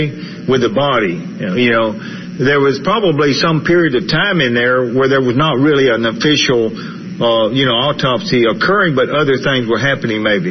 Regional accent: Austin, Texas, United States; well, we're from Austin. I am, and we've known those. My family knew all those people for years.

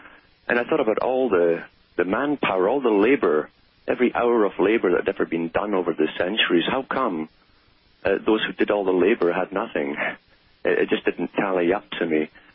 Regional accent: United Kingdom; I saw it all around me, in fact, growing up in Britain.

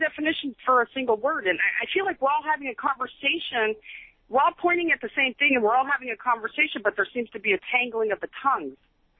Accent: California, United States; But I was raised in Northern California Public School District.

